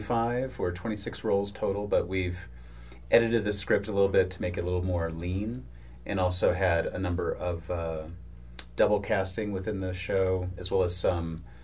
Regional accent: San Francisco Bay Area, California, United States; now in New York City, United States; I'm born in California. I come from the San Francisco Bay Area, and I moved to New York City in 1990, where I lived for 18 years.

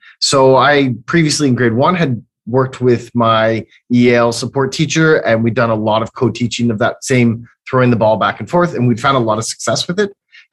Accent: Canada; now in Guangzhou, China; I'm from Canada, born and raised and educated.

